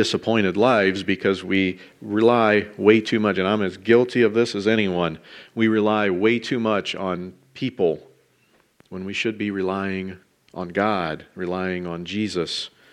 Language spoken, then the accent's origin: English; Tiffin, Ohio, United States; I'm from Tiffin, so I'll say just think in Tiffin